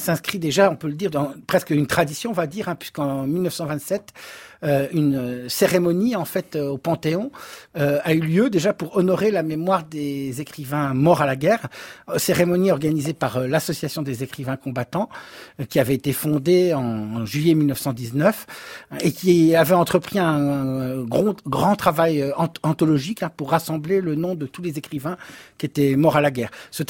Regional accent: Grand Est, France; also born or lived in Lille, France; j'ai grandi en Lorraine, hein, j'ai fait mes études dans le nord de la France. À Lille, donc effectivement, et là dans le Nord

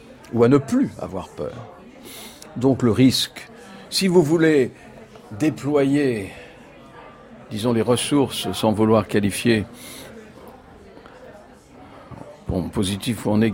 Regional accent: Montreuil-sous-Bois, Île-de-France, France; moi, j'ai été élevé à Montreuil-sous-Bois. C'est une banlieue, comme on dit, ouvrière, vivante. À l'époque, c'était pas très facile d'être le fils du toubib. Mon père était médecin à Montreuil-sous-Bois.

